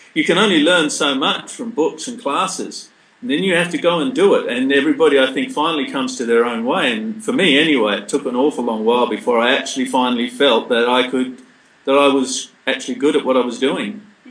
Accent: England, United Kingdom; It interested me, of course, because I'm a POM, you know. I was from England originally.

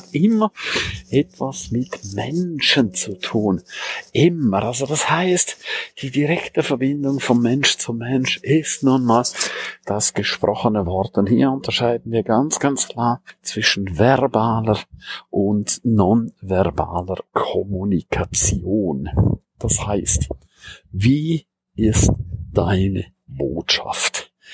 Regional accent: St. Moritz, Graubünden, Switzerland; Ich freue mich riesig, riesig darauf, mit dir coole, geile Momente in meiner Heimat St. Moritz zu erleben.

